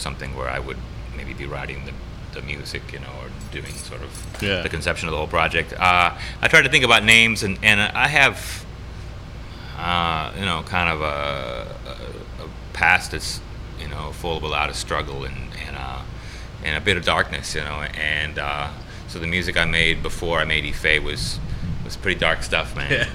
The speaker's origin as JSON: {"language": "English", "region": "Indiana", "country": "United States", "tie": "born or raised there", "said": "I grew up in Indiana. I love this area."}